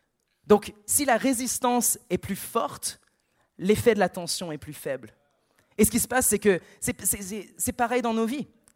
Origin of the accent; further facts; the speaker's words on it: Canada; now in Australia; je viens du Canada et je suis en Australie.